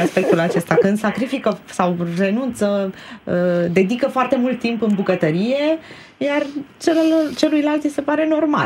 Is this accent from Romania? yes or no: yes; Moldavia, Romania; eu sunt moldovean.